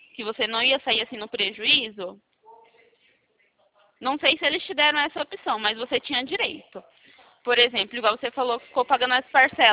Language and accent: Portuguese; Atibaia, São Paulo, Brazil; Eu sou aqui de Atibaia, interior de São Paulo.